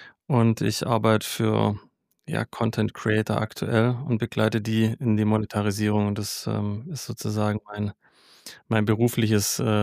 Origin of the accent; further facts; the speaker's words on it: Ravensburg, Baden-Württemberg, Germany; Ich komme wie du, Hanna, aus Ravensburg.